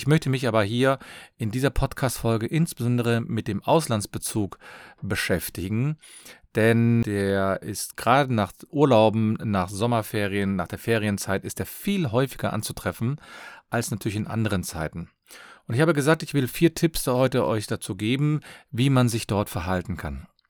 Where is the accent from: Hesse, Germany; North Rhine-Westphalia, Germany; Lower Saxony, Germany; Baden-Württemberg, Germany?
North Rhine-Westphalia, Germany; Cologne; ich komme aus Köln und ich freue mich, dass du wieder dabei bist.